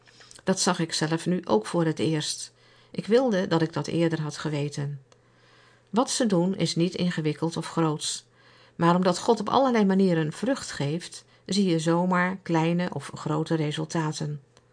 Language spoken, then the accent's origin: Dutch; Afghanistan; Dutch is a second language; now in Netherlands; Ik ben dik, ik ben Afghaan, ik spreek alleen een beetje Engels. Ik pas helemaal niet in zo'n Nederlands gezin.